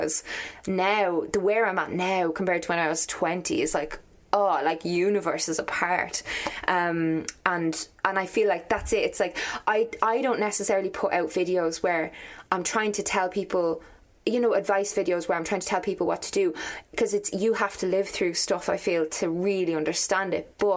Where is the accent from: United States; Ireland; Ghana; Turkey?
Ireland; Dublin, Leinster; now in Skerries, Ireland; I am a small town Irish girl. Like I grew up in Dublin, and I live in Skerries now. Like, but all my family and friends, most of my family and friends live here.